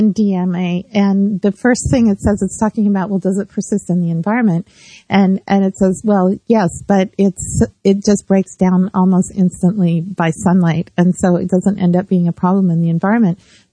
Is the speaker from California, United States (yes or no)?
yes; California, United States; I'm originally from California